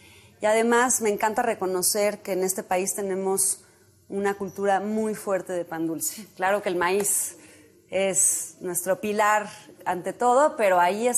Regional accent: Mexico; yo siendo mexicana, estando en México y conociendo la cultura de México y sus ingredientes

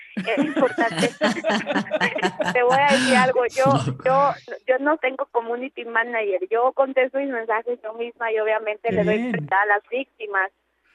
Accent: Huauchinango, Puebla, Mexico; soy originaria de la Sierra Norte de Puebla, de Huauchinango

